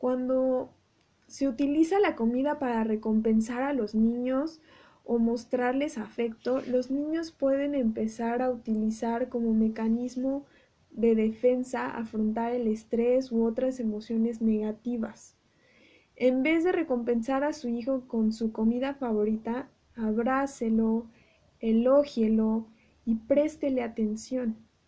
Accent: Mexico; porque como cultura mexicana acompañamos las comidas con refrescos casi todo el tiempo.

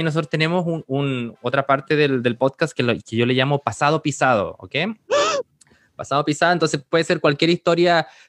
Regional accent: Chile; yo soy de Chile, me voy para Chile.

